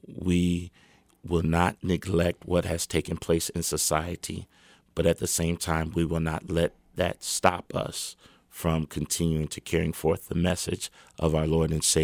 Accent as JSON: {"language": "English", "town": "Kansas City", "region": "Missouri", "country": "United States", "tie": "born or raised there", "said": "But I would say also for Kansas City, of which I was born and raised in Kansas City, is a bit different."}